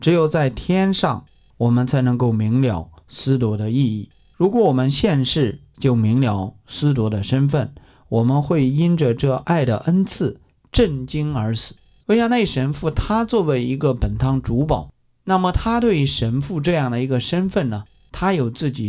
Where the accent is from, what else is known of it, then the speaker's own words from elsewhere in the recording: China; 尤其是在我们中国，我们中国的堂区里边问题情况是蛮复杂的。